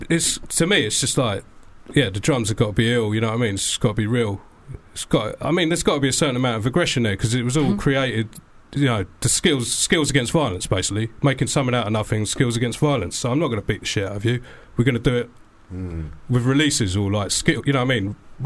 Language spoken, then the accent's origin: English; Watford, East of England, United Kingdom; I grew up in Watford in the 70s, you know what I mean? That was great.